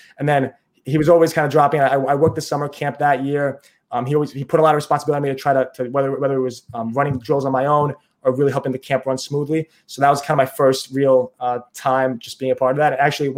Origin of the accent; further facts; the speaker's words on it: New York, United States; Oh, so I mean, obviously I'm from New York. I'm a Knicks fan